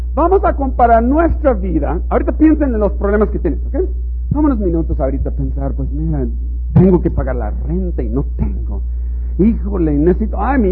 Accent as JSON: {"language": "Spanish", "country": "United States", "lives_now": "Mexico", "said": "yo vine de Estados Unidos para venir a servir a los niños aquí de México"}